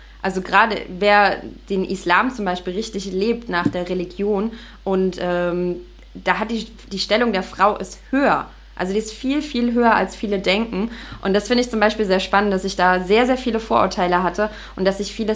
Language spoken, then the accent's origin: German; Leipzig, Saxony, Germany; now in Dahab, Egypt; Ich komme aus Leipzig